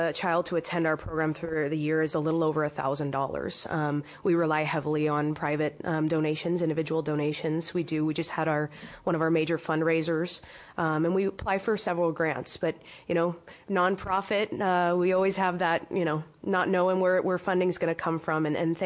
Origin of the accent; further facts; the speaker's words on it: California, United States; I came from Orange County, and just a quick little story is I born and raised at the beach